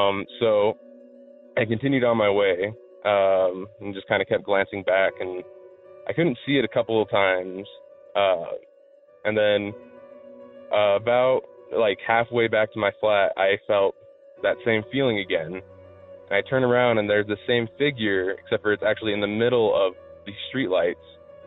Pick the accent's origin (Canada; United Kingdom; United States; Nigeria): United States; Albuquerque, New Mexico; I mean, I'm from Albuquerque, so I'm used to, you know, crazy people every once in a while.